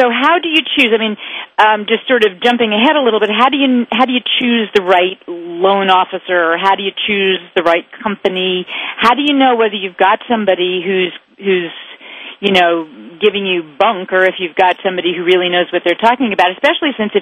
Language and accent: English; New York, United States; because I'm from New York, you know what I'm going to say.